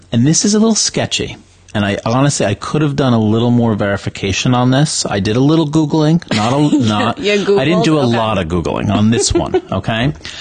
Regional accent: New Jersey, United States; And I can say that without anyone getting mad at me because we're from Jersey. Yeah. We live close to New York City, but we lived in mm-hmm. Philadelphia for 2 years

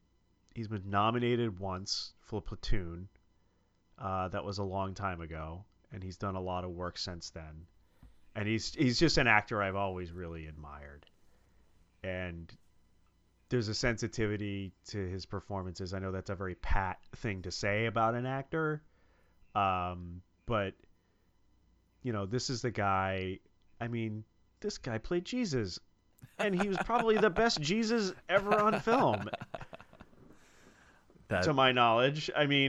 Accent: Lockhart, Florida, United States; I grew up in Lockhart, Florida, which is about 20 miles outside of downtown Orlando

